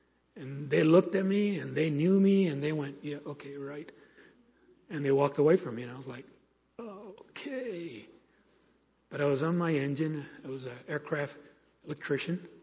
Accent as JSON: {"language": "English", "town": "Brooklyn", "region": "New York", "country": "United States", "tie": "born or raised there", "said": "but I grew up in the Pepper-Stuyvesant area of Brooklyn, New York. And you just don't cry."}